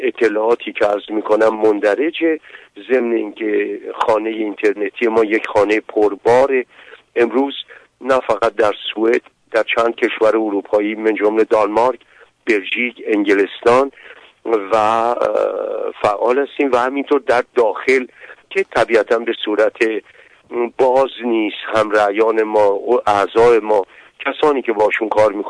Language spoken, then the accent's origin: Persian; Tehran, Tehran Province, Iran; born there; و در تهران متولد شدم. امروز 65مین سال عمرم رو تجربه میکنم